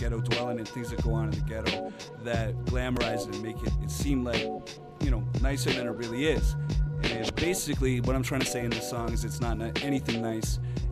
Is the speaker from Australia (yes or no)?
no; Toronto, Ontario, Canada; No, I'm not from Scarborough, man. I'm from... basically, just north of Kensington Market, just south of the Annex.